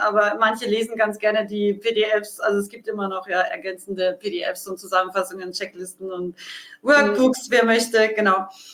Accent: Austria; now in Munich, Germany

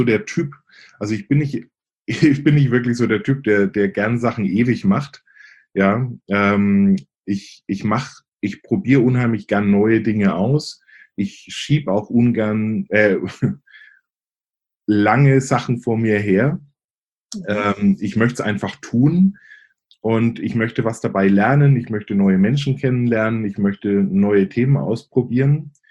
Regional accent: Bavaria, Germany; accent: Franconian; Ich komme ursprünglich aus Oberfranken. Also der ein oder anderen wird sicherlich auffallen vielleicht an meinem Akzent. Fränkische legt man irgendwie nie ganz ab.

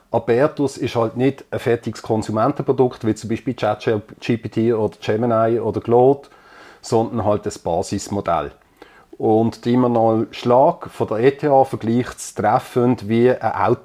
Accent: Switzerland

